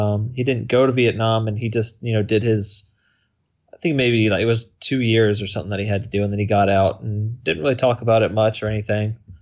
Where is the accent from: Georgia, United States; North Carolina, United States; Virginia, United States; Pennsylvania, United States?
Virginia, United States; also born or lived in Columbia, Maryland; No, I was born in Columbia, Maryland, which is close to here. And then I grew up in Loudoun County, Virginia, which is just a little bit further west of where I am.